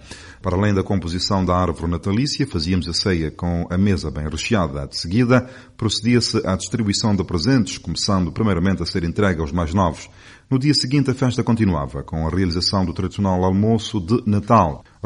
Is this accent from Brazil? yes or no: no; São Tomé & Príncipe; Em São Tomé e Príncipe, onde nasci, lembro-me da festa que se fazia em casa